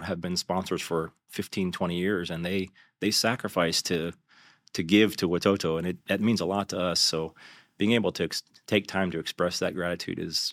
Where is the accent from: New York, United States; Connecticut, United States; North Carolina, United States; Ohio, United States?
Ohio, United States; So my background, I'm from Ohio. Originally, that's where I was born and grew up.